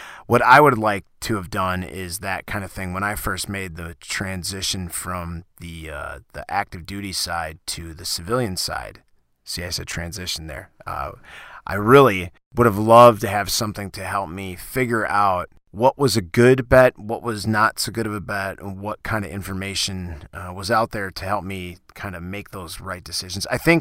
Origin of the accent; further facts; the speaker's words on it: Wisconsin, United States; I can verify this in my home state of Wisconsin, if you like.